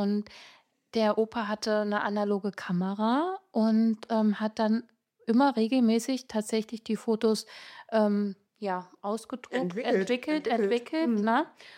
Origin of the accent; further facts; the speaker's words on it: Heilbad Heiligenstadt, Thuringia, Germany; born there; Ja, ich bin gebürtig aus Heimat-Heiligenstadt, das ist Thüringen, das Eichsfeld.